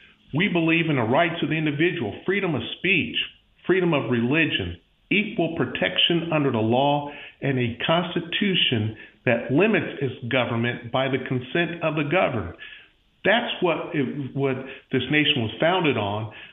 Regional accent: United States; is that I am an American who happens to be black. I am a black person.

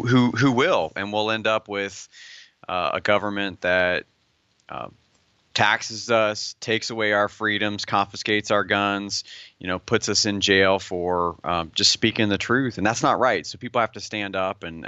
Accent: United States; I am a devout Christian. And second to that, I am an American

